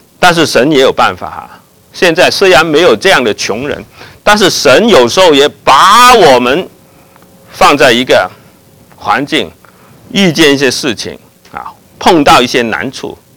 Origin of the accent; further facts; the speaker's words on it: China; 他说要爱人如己，我们中国人有类似的说法，我们的中国人有类似的说法，但是不是这种说法。